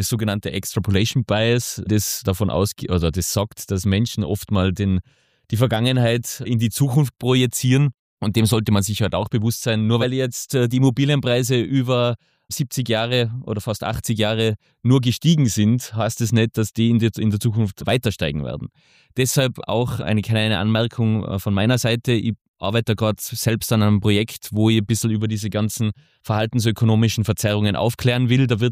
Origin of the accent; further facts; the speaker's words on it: Thiersee, Tyrol, Austria; Ich sehe das in Thiersee zum Beispiel, mein Heimatort, wunderschöne Ortschaft